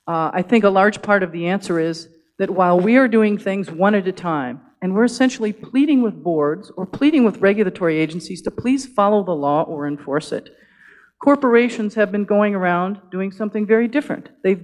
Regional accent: Wisconsin, United States; So since I'm from Wisconsin and I know more about that state than others

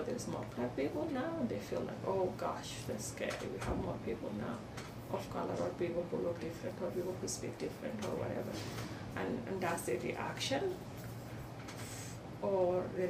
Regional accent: Sudan; moved away as an adult; now in Canada; I lived my first 27 years in Sudan, like my home country, and everybody is black, right? And … the Sudanese person. So I came to Canada, and I was I came as a refugee

